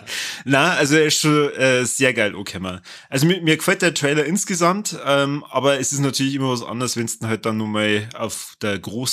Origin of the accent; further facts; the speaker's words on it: Regensburg, Bavaria, Germany; Bin ich froh, dass ich gebürtiger Oberpfälzer bin.